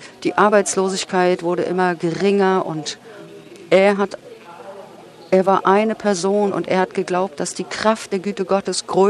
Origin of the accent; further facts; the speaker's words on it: Manchester, North West England, United Kingdom; In meiner Heimatstadt in Manchester, Nordengland, vor ein paar Jahren